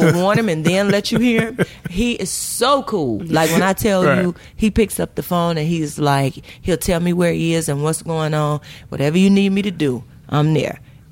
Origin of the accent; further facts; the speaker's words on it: Atlanta, Georgia, United States; I'm from Atlanta. I like all that.